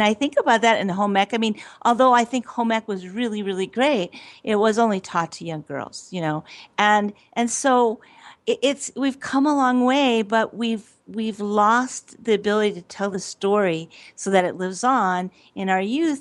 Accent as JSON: {"language": "English", "town": "Douglas", "country": "United States", "tie": "born or raised there", "said": "I was a Rotarian in my hometown of Douglas"}